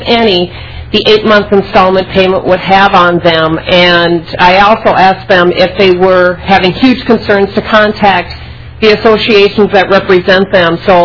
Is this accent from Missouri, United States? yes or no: no; Minnesota, United States; I'm from Scott County. I am currently the county auditor